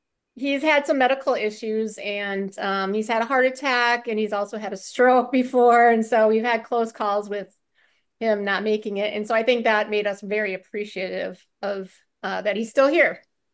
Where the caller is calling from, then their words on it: Minneapolis, Minnesota, United States; I'm calling from Minneapolis, St. Paul area.